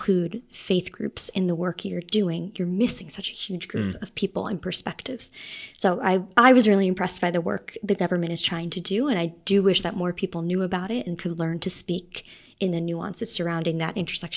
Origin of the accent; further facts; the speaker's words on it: New York City, New York, United States; also born or lived in Salt Lake City; I was born in Salt Lake, but I grew up mostly in New York City and on Long Island.